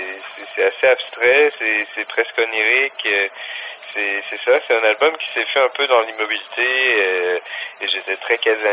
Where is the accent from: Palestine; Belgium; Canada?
Canada; Chicoutimi, Quebec; moved away as an adult; also born or lived in Jonquière / Montreal; now in Paris, France; Oui, aujourd'hui ça s'appelle Saguenay je crois, je suis né à Jonquière, j'ai grandi à Chicoutimi. Ensuite Québec, okay. Et après Montréal, et maintenant j'habite Paris.